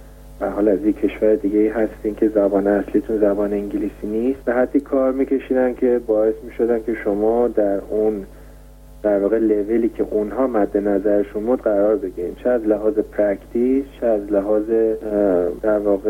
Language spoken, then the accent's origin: Persian; Iran; از اون چیزی که به هر حال ما از ایران اومدیم و به اونجا رفتیم